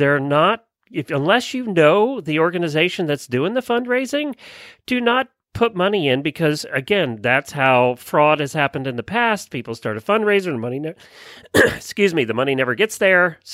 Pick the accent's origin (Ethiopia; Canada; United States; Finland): United States; Ocala, Florida; from Ocala, Florida.